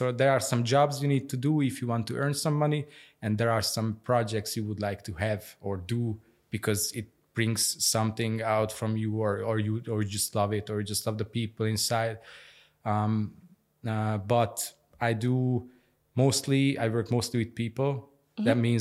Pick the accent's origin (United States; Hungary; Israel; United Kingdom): Hungary; English is a second language; moved away as an adult; now in Vienna, Austria; I'm a photographer living here in Vienna since 7 years now. I moved here from Budapest. I come from Hungary